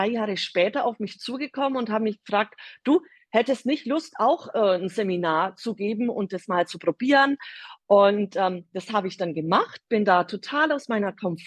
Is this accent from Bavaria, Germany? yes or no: yes; Bavaria, Germany; accent: Bavarian; Ich bin aus Bayern, wie man an meinem Dialekt unschwer erkennen kann. Aber ich bemühe mich natürlich redlich. Ich bin 54 Jahre alt.